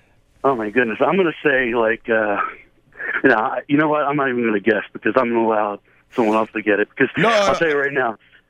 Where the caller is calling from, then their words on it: New Jersey, United States; New Jersey.